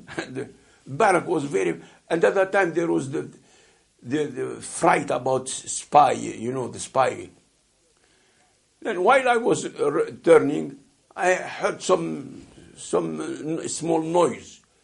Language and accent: English; Tunis, Tunis Governorate, Tunisia; Where do you come from? I come from Tunis. I speak French, yeah?